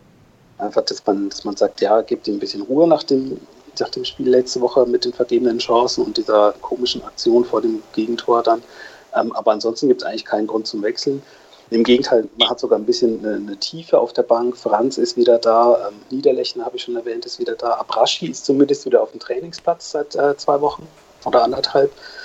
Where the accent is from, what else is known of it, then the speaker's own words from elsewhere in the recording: Freiburg, Baden-Württemberg, Germany; Das ist nicht so das Stadion, wo man gerne hinfährt als Freiburger.